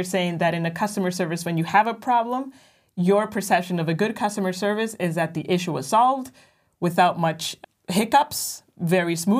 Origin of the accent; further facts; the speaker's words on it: Guatemala; now in Germany; I'm from Guatemala and I've been living in Germany for 12 years.